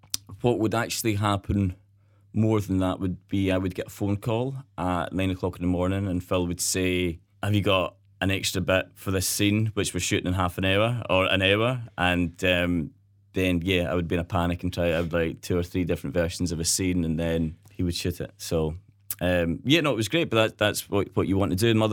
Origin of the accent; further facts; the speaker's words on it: Glasgow, Scotland, United Kingdom; In Shetland, there's so many different people coming in. I mean, I was from Glasgow, I was up there.